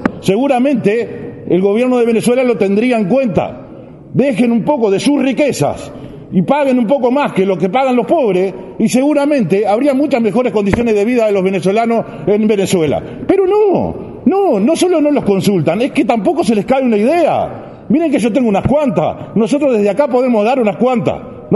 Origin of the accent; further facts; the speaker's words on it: Uruguay; aunque no sea venezolano, porque soy uruguayo